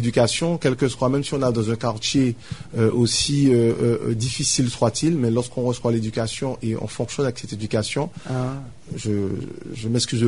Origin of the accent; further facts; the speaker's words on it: Fort-de-France, Martinique, France; Donc moi je me suis retrouvé, enfin mon père s'est retrouvé sur Fort-de-France. Donc moi je suis né à Fort-de-France.